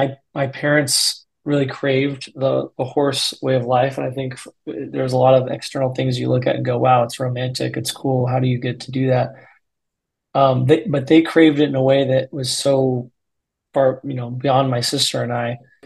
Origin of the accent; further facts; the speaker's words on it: California, United States; I grew up in Northern California, a town about an hour north of San Francisco.